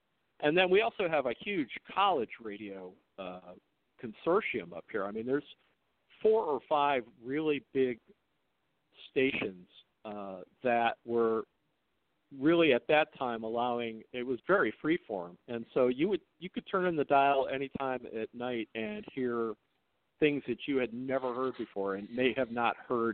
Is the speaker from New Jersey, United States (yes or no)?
no; Chicago, Illinois, United States; now in Ohio, United States; I was born in Chicago and sort of grew up listening to, the big AM radio stations there, WLS and WCFL.